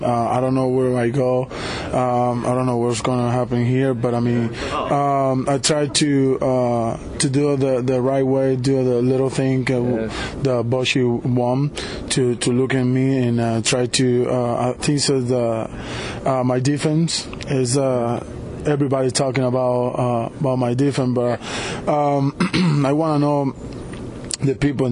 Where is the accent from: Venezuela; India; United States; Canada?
Venezuela; English is a second language; moved away as an adult; I'm from Venezuela. I'm grew up in a little city.